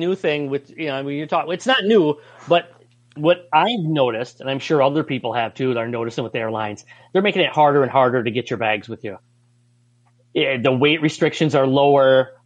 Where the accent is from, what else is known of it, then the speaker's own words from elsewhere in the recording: Midwest, United States; I mean, we're all from the Midwest. So when you leave the Midwest and go anywhere sunny, you feel like you're in a different world.